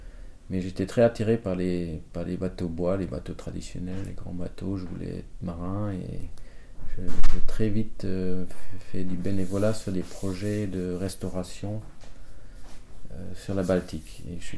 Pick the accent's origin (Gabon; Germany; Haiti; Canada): Germany; J'ai d'abord cherché en Allemagne parce que je suis né en Allemagne, j'habitais en Allemagne.